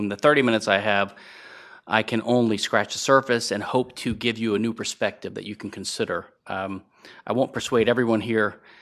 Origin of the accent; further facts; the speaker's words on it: Louisiana, United States; I'm from Louisiana, and I was at LSU in 1988 to 91 for law school